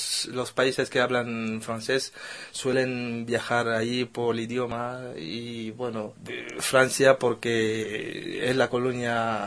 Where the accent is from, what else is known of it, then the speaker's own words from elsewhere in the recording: Douala, Littoral, Cameroon; Sí, soy de Camerún y, bueno, he nacido en Douala.